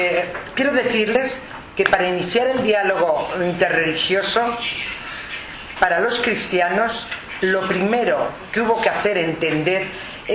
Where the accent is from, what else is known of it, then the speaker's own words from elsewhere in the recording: Madrid, Community of Madrid, Spain; me sentiré muy orgullosa como madrileña que soy